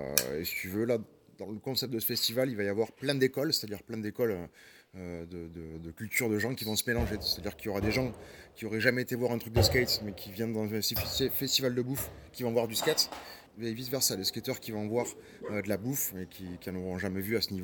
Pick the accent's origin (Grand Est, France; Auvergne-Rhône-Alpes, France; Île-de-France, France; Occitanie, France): Occitanie, France; Toulouse; Je suis originaire de Toulouse.